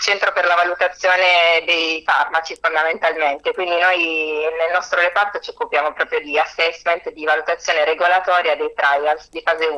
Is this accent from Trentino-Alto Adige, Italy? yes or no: no; Vicenza, Veneto, Italy; born there; Quindi io sono nata a Vicenza.